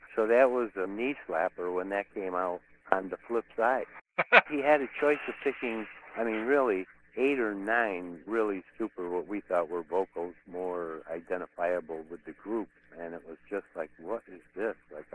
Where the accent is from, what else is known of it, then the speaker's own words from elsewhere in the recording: Johnson City, New York, United States; I grew up right here in Johnson City, New York, the Binghamton, Endicott area, home of IBM and Endicott Johnson Shoes in the old days.